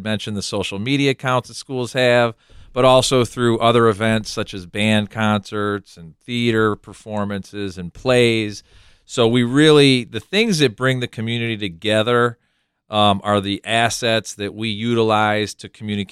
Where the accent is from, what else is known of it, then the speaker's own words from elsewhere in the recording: Ohio, United States; I grew up in Ohio, right? And I think we're all Ohioans here.